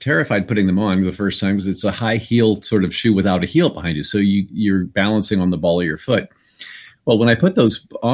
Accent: Indiana, United States; And I got to film that back in my home state of Indiana and during the summertime, and I was in heaven doing that.

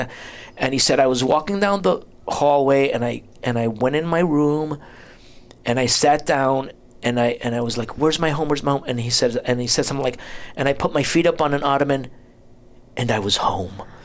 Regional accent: New Jersey, United States; Before coming here, but I grew up in New Jersey, so I was missing New Jersey.

